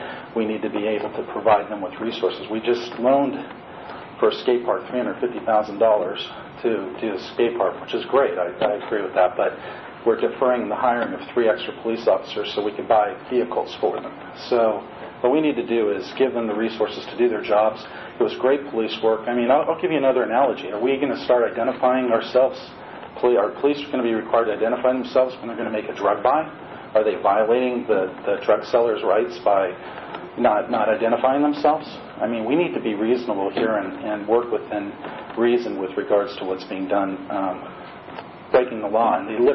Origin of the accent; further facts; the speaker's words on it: Santa Cruz, California, United States; I was born and raised in Santa Cruz